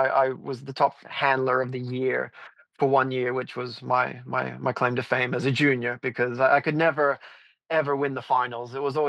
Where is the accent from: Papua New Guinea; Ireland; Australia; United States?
Australia; someone I grew up showing against in Australia